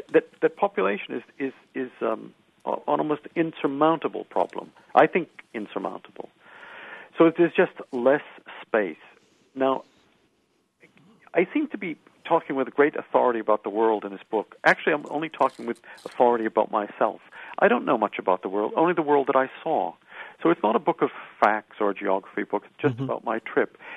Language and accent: English; United States; I grew up in the United States in the 1950s when there were 150 million people. Now there are 300 million people in the United States.